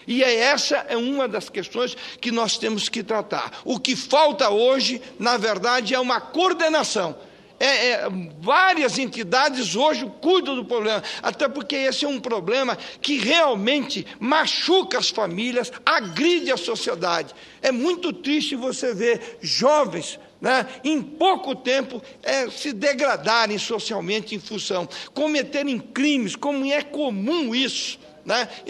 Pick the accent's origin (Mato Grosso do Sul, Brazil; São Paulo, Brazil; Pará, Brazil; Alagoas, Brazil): Mato Grosso do Sul, Brazil; Bela Vista; born there; Eu sou nascido em Bela Vista, eu costumo dizer, eu sou de uma região onde começa esse país, que nós fronteiriços fomos cuidar desse país lá nos limites da nossa pátria.